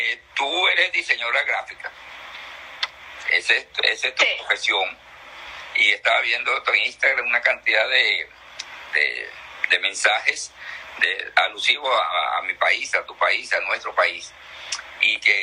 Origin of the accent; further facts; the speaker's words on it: Venezuela; moved away as an adult; mucha gente como tú, como yo, y mucha gente que salimos fuera de las fronteras de Venezuela para buscar una mejor vida por la situación